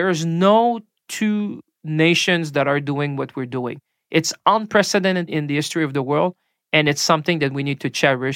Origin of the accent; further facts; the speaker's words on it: Quebec, Canada; I come from Quebec.